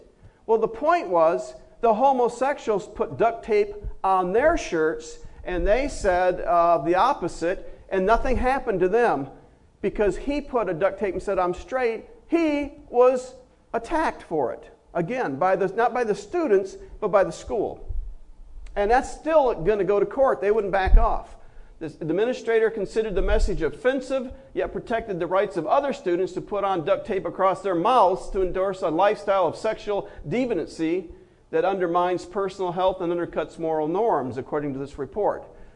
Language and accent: English; Muskegon, Michigan, United States; in my hometown, Muskegon, Michigan, there was a situation that this happened. And I don't know what high school it is, but I was born and raised in that town